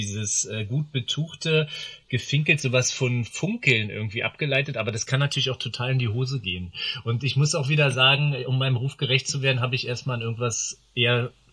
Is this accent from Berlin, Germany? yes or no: yes; Berlin, Germany; Ich komme aus Berlin, ursprünglich auch in Berlin geboren, das ist eigentlich sehr selten.